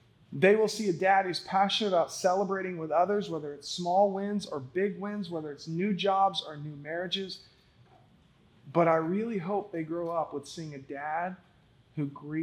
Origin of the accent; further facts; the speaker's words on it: Alexander City, Alabama, United States; born there; I was born in Alexander City, Alabama.